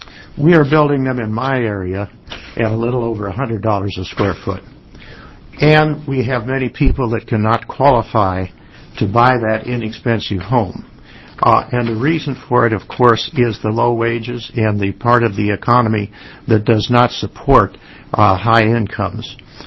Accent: Boardman, Oregon, United States; and I wish to inform you that I'm from Boardman, Oregon, which is a rural community.

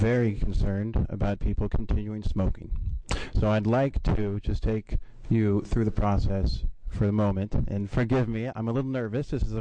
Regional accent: Bend, Oregon, United States; I'm from Bend. I have a shop myself, a vape shop.

